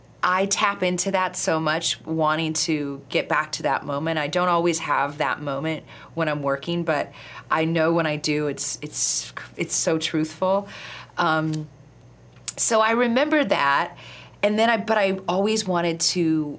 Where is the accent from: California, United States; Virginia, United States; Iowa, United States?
Iowa, United States; even though I came from Iowa, you know, in the middle of Iowa, and you don't really dream big